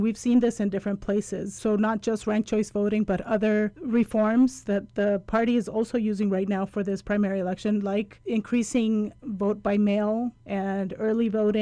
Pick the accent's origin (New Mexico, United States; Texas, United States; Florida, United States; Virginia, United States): New Mexico, United States; Santa Fe; in my hometown where I live in Santa Fe, New Mexico